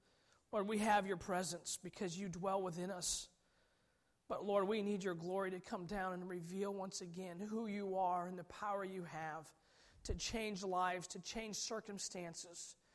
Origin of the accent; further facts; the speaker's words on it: Indiana, United States; Now, I'm from Indiana, as Myron and my brother are as well.